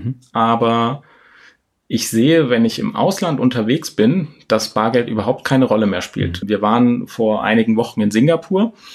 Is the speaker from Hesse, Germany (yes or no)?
yes; Hesse, Germany; also born or lived in Thuringia; Also ich bin geboren in Thüringen und dann mit meinen Eltern kurz vor dem Mauerfall tatsächlich ausgereist hier nach Hessen, ungefähr 80 Kilometer entfernt von Frankfurt